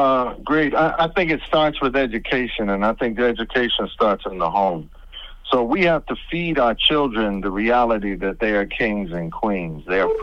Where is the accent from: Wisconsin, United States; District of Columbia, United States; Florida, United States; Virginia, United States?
District of Columbia, United States; Washington; I grew up in Southeast Washington, D.C. when they crack cocaine and they dropped them AK-47s.